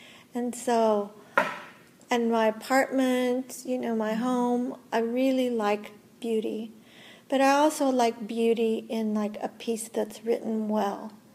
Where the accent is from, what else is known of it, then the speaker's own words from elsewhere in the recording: Missouri, United States; Likewise, Mark Twain, who's from my home state of Missouri